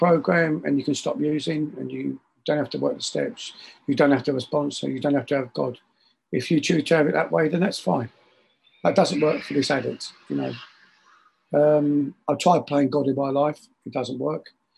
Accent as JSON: {"language": "English", "region": "London", "country": "United Kingdom", "said": "I come from London, and you either join the gang or you become, you know, the prey."}